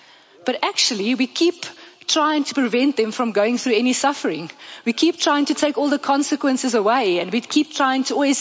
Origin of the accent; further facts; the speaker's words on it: Namibia; moved away; now you must know we came from Namibia where they played 4 hockey matches in the year and then the season's over because there's only 4 schools on the coast.